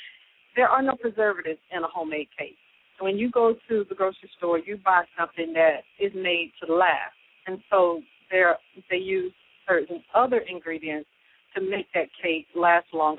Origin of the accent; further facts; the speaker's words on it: Georgia, United States; I'm from Georgia, and there's nothing like a good pound cake.